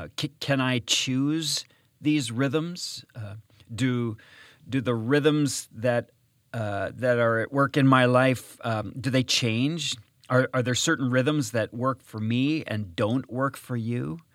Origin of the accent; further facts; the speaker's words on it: Oak Harbor, Washington, United States; I grew up in the Pacific Northwest on Whidbey Island in Oak Harbor, Washington.